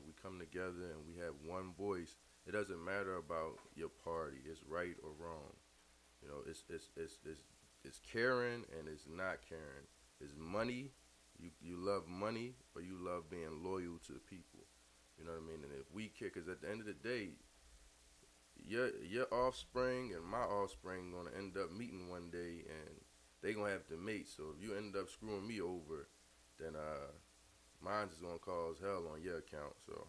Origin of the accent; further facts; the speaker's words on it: Philadelphia, Pennsylvania, United States; I'm from Philadelphia.